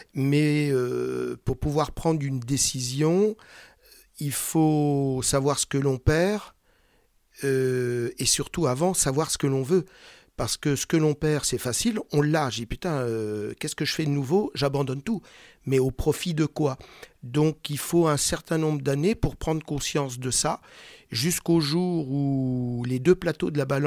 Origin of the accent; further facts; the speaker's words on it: Centre-Val de Loire, France; Alors, pas très loin d'ici, c'est dans le Berry. D'accord. Dans l'Indre, donc département d'à côté.